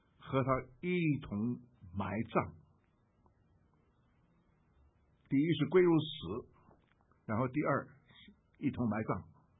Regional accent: China; 在我小时候在国内的时候，中日战争的时候

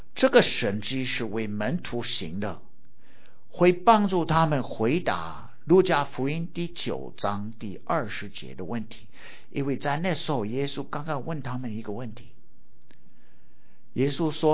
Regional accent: United States; 我说美国土生土长的，我就没有方向了

